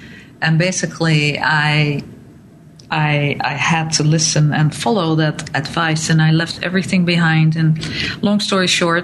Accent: Netherlands; now in United States; we came to America without money, without jobs, without nothing, because I listened. And we came from Holland, flew over, unpacked our suitcases here and started anew

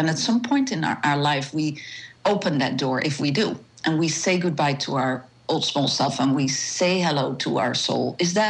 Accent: Netherlands; English is a second language; now in United States; I'm from Holland, as you can hear that, but I live in the States now.

